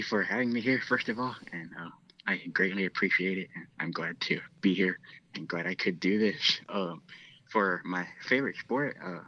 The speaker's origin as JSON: {"language": "English", "region": "Hawaii", "country": "United States", "tie": "born or raised there", "said": "I would say for me, especially growing up in Hawaii"}